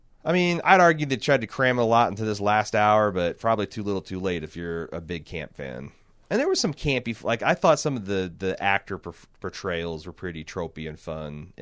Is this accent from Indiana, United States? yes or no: yes; Indiana, United States; Unfortunately not. I'm from Indiana and I'm, if anything, Indiana Hoosier fan.